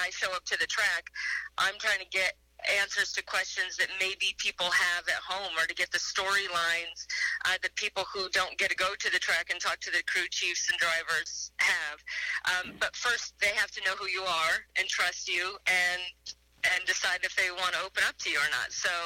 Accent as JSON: {"language": "English", "town": "Denver", "region": "Colorado", "country": "United States", "tie": "born or raised there", "said": "Well, I grew up in Denver, Colorado, which at the time certainly did not have a NASCAR presence"}